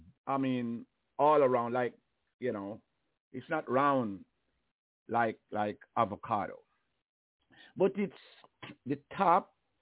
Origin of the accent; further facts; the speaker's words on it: Jamaica; I'm from Jamaica, so expect me to use words that maybe Jamaicans and people who are accustomed to Jamaicans is likely know.